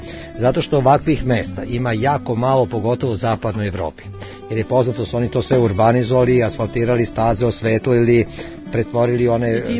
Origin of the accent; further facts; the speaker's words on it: Perlez, Vojvodina, Serbia; ja sam odrastao tu u Perlezu na obodu rezervata.